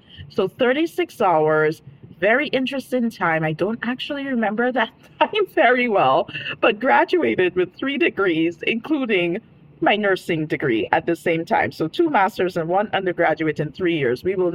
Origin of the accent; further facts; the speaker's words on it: Dominica; also born or lived in Miami; I am originally from the Caribbean island of Dominica. So if you detect an accent, that's where it's from. But I always like to say Dominica is not Dominican Republic.